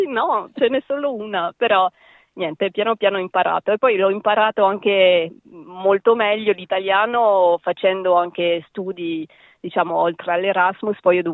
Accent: Paris, Île-de-France, France; Italian is a second language; mio padre è nato in Corsica e poi ha incontrato mia madre nei Caraibi e poi io sono nata a Parigi e cresciuta lì.

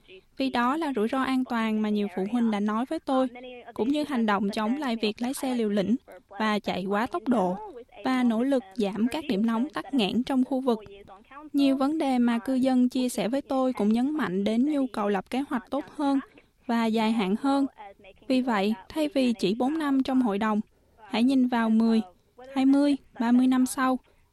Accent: Australia; Tôi sinh ra và lớn lên tại Úc với cha mẹ là người Việt Nam.

